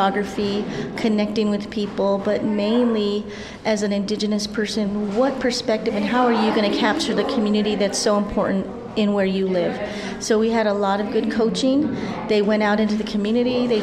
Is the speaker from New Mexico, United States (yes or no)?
yes; New Mexico, United States; now in Boulder, United States; I am from the Taos and Santa Ana Pueblos of New Mexico, and I've lived in Boulder for quite some time